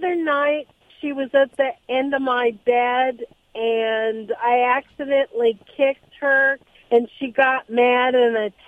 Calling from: Los Alamitos, California, United States; I'm in Los Alamitos, California.

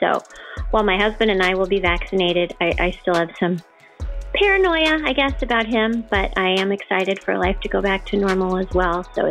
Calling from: Seattle, Washington, United States; I'm calling from the Seattle area.

